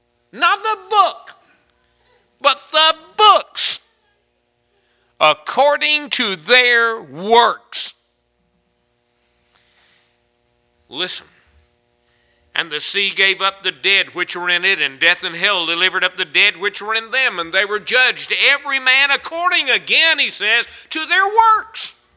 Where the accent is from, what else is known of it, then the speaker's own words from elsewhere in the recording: Hallsville, Texas, United States; it was a neighbor of mine when I was growing up in Hallsville, Texas, right next door to my house